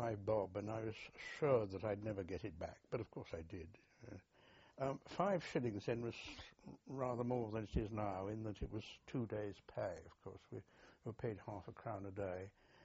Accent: Oxford, South East England, United Kingdom; because I'd been born and brought up in Oxford, I would naturally have gone in the Oxen and Bucks.

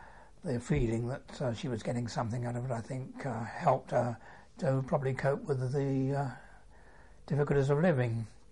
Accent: London, United Kingdom; born there; I was born in Peckham, London, in 1918.

